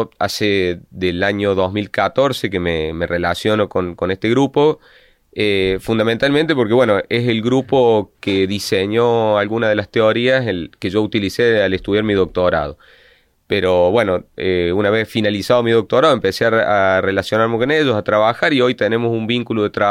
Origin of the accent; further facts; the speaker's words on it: Argentina; digamos yo, que soy el integrante argentino del proyecto de investigación